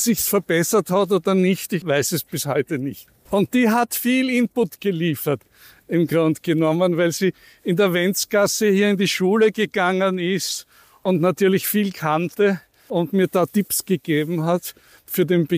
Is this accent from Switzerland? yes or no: no; Vienna, Austria; Nein, ich bin nicht aus Hietzing. Ich bin eigentlich aus der Leopoldstadt und habe die letzten fast 20 Jahre im 19. in Döbling verbracht.